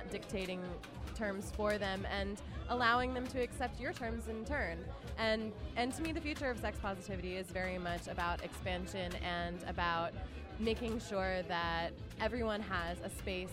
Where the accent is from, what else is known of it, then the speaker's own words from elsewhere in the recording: Berkeley, California, United States; also born or lived in Oakland; I grew up in Berkeley and Oakland. I spent a lot of time here, and then I moved away